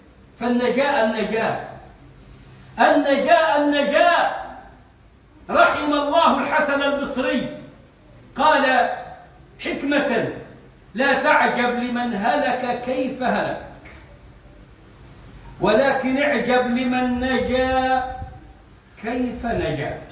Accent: Egypt; moved away; الطول عندنا في مصر كان معهودا، لكن في هذه البلاد بل وكثير من البلاد التطويل آفة

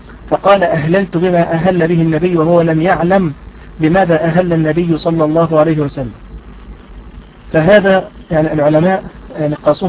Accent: Egypt; فمن المشهور عندنا في مصر تحديدا أن صلاة الجمعة لها أذانان

